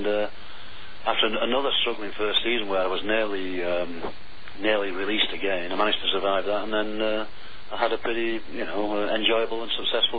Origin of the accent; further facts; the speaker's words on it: Ashton-under-Lyne, North West England, United Kingdom; I come from Aston-on-the-Lyme.